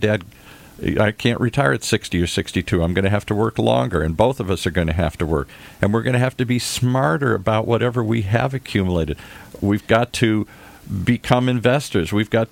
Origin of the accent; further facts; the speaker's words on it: Detroit, Michigan, United States; I grew up in the Midwest. Hardworking people.